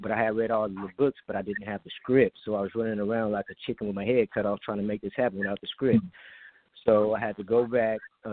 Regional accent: Stockton, California, United States; I'm from Stockton, from the east side of Stockton.

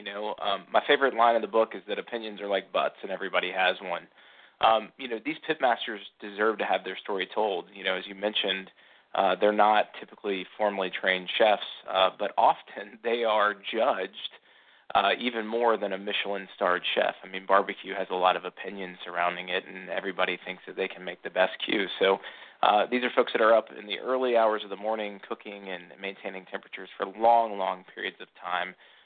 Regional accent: the South, United States; You know, being born and raised in the South, you know, Sunday suppers were always filled with tables that ran the length of the mighty Mississippi

